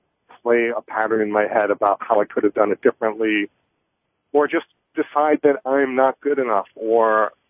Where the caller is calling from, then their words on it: Cambridge, Massachusetts, United States; I'm calling you from Cambridge, Massachusetts, outside of a courthouse.